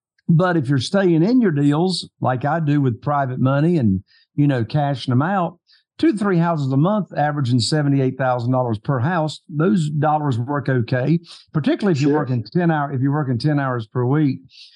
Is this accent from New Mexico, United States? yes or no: no; North Carolina, United States; but yeah, I'm from Eastern North Carolina. As you said, I've been buying and selling houses here in a very, very small market.